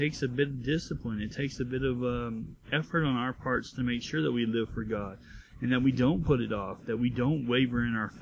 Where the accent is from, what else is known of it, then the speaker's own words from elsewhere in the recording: the South, United States; Well, I'm going to tell you, I am from the South, so I guess my opinion will not necessarily be all that particularly surprising